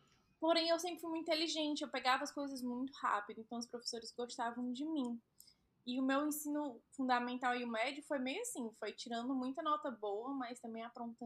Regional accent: São Paulo, Brazil; also born or lived in Fortaleza; now in New York, United States; Hoje eu moro nos Estados Unidos, em Nova York, mas sou de São Paulo, morei em Fortaleza por muitos e muitos anos e eu tô aqui fora nos Estados Unidos já tem uns 4 anos e meio.

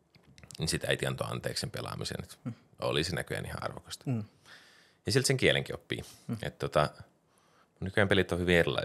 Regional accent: Savonlinna, South Savo, Finland; born there; also born or lived in Rauma / Tampere; Mutta mä oon syntynyt Savonlinnassa.

